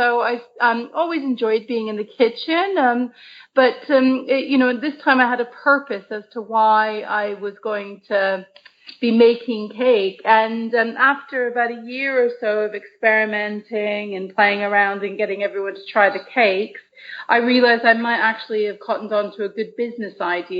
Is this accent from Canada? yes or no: yes; Canada; now in United Kingdom; And I'm originally from Canada.